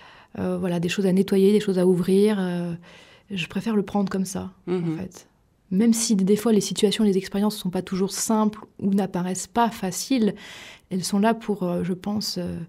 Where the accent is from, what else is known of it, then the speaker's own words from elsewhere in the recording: Limoges, Nouvelle-Aquitaine, France; now in Alès, France; Voilà, j'ai grandi à Limoges, dans le Limousin.